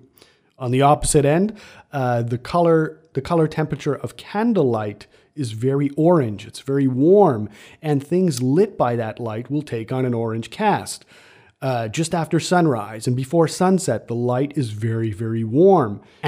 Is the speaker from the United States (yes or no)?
no; Canada; I'm Canadian, so I don't have much to do with American politics